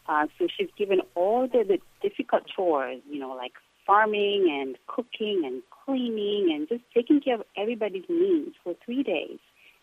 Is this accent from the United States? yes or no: no; Singida, Singida Region, Tanzania; where I'm from Singida, Tanzania.